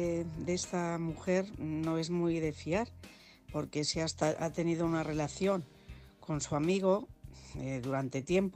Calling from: Guadalajara, Castilla-La Mancha, Spain; corresponsal de Guadalajara.

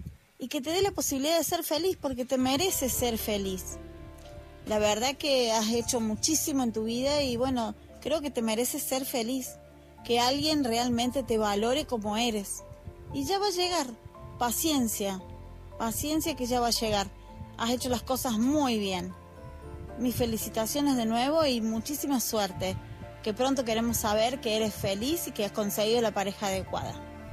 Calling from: Argentina; desde Argentina

